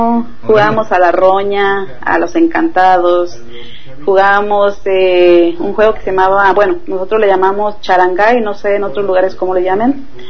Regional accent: Autlán de Navarro, Jalisco, Mexico; Bueno, no en Zapopan, en mi pueblo. Yo nací en una ciudad que se llama Autlán de Navarro, Jalisco.

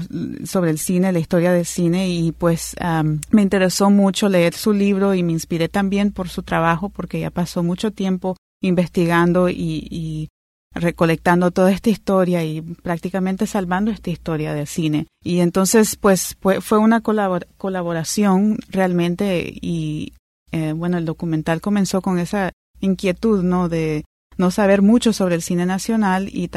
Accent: Nicaragua; comenzó con mi inquietud como nicaragüense de no saber mucho sobre el cine nacional.

